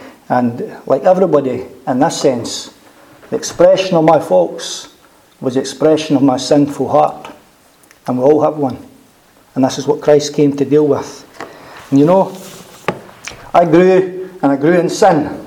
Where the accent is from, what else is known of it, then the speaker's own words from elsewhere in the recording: Methil, Scotland, United Kingdom; I'm 37 years old. I was born in 1974 in July, and born in a normal family, like most families. We were down to earth people, brought up here in Methil. And we were Roman Catholics, unpracticing Catholics.